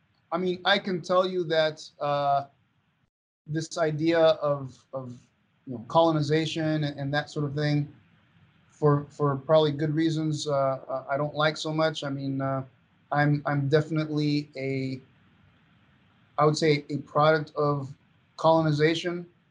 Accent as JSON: {"language": "English", "country": "Venezuela", "tie": "born or raised there", "second_language": "English", "said": "I speak a bit of French and a bit of Haitian, and I speak some Spanish. I mean, growing up in Venezuela"}